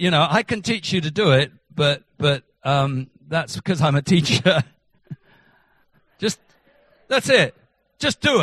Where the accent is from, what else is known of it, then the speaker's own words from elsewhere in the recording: England, United Kingdom; I'm actually English, ho-ho, you can tell. But I was born and bred on a farm in the UK